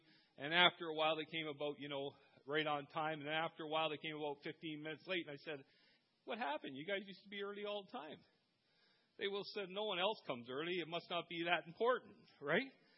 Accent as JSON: {"language": "English", "town": "Dunnville", "region": "Ontario", "country": "Canada", "tie": "born or raised there", "said": "Like, I grew up in Dunville, right? This is my hometown. I came here in 1972. I went to school in Dunville. I went to high school in Dunville."}